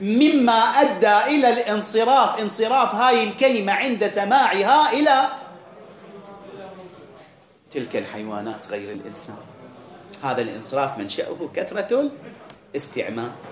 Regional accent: Iraq; إحنا عندنا الآن مثلا بالعراق، الآن بالفرات الأوسط

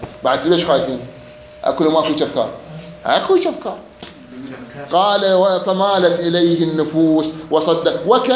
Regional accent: Najaf, Najaf Governorate, Iraq; كان عندنا بالنجف ولا زال لحد الان

